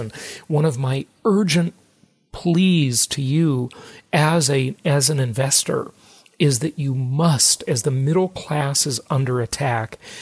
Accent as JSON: {"language": "English", "region": "California", "country": "United States", "tie": "born or raised there", "said": "California, my home state, is rapidly turning into a banana republic."}